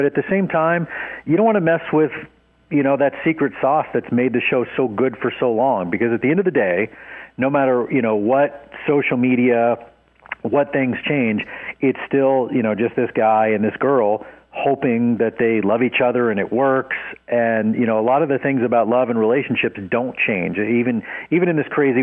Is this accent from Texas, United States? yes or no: yes; Dallas, Texas, United States; Born and raised in Dallas.